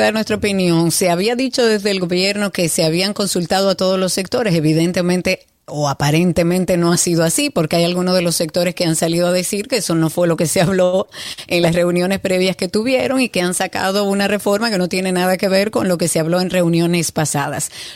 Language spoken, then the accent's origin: Spanish; Dominican Republic; No, señores, no pierdan la esperanza. Somos dominicanos, vamos a enfrentar esto